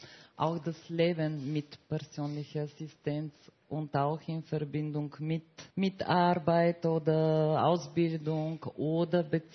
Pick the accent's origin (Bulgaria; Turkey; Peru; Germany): Bulgaria; moved away as an adult; now in Vienna, Austria; Ich bin Bulgarin. Ich lebe jetzt schon 17 Jahre in Wien. Vorher in Bulgarien habe ich mein Studium abgeschlossen